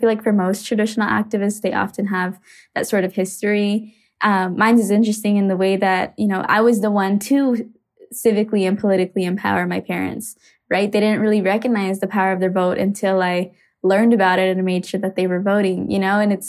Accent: Arizona, United States; I grew up in a Guatemalan and Mexican household. So I think because I grew up in Arizona during a really interesting time, specifically during SB 1070

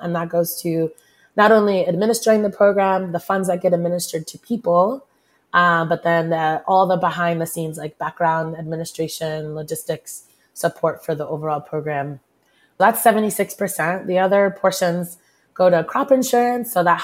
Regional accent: Dallas, Texas, United States; I am originally from Dallas, Texas, and have worked in food and farming systems for about a little over 10 years now.

